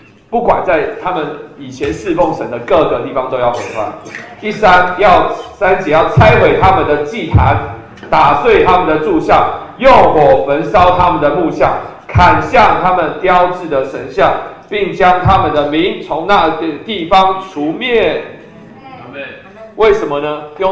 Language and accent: Chinese; China; 那你知道对我们中国人其实圣诞节其实还好啊